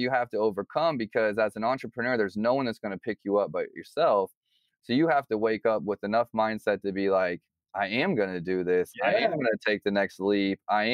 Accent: Midwest, United States; You know, you talk about there's this fine line, and we're from the Midwest, okay?

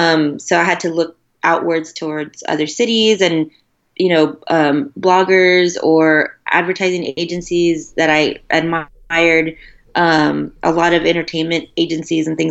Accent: San Antonio, Texas, United States; And I really wanted to help showcase all that was good here in my hometown of San Antonio.

